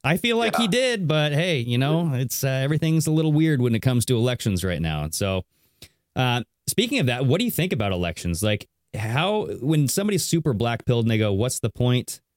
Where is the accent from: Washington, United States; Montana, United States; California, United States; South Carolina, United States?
Washington, United States; So I am from Southern Washington as well.